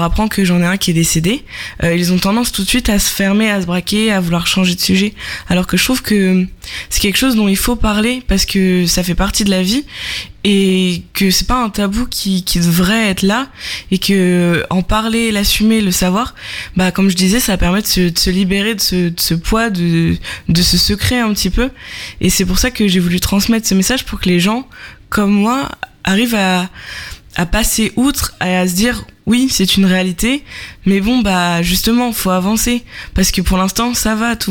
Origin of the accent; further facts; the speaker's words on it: Le Havre, Normandy, France; j'ai 19 ans. Je viens du Havre, donc j'habite en centre-ville. Actuellement, je suis étudiante en deuxième année de chimie à la fac du Havre.